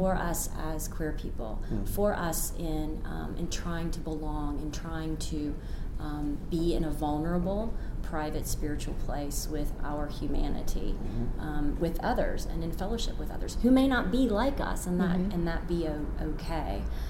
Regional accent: Smoky Mountains, United States; and probably because I grew up in the Smoky Mountains of the South

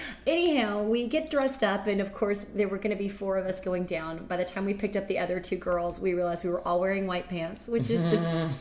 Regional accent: Tennessee, United States; growing up in Tennessee, we had a number of lakes, and they were much steadier and more glass-like than Lake Michigan.

